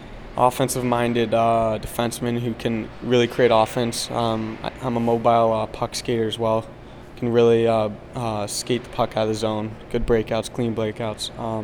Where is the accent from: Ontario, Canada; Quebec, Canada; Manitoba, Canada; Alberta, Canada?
Ontario, Canada; Toronto; as growing up in Toronto, I think there was a World Junior in 2015.